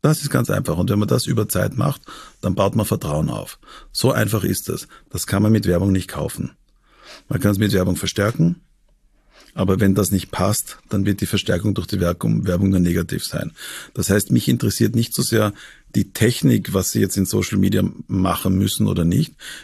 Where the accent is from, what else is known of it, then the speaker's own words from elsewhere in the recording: Austria; Ich bin Österreicher, ich werde auch wieder in Österreich leben. Ich habe eine Wohnung in Wien und das Haus in der Steiermark gekauft, da bin ich zu Hause.